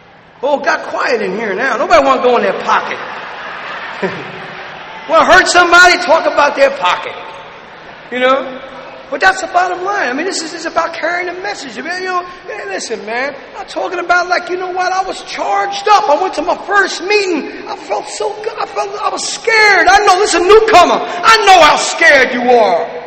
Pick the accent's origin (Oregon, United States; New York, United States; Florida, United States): New York, United States; Brooklyn; Listen, man, I'm from Brooklyn. We don't have pikes.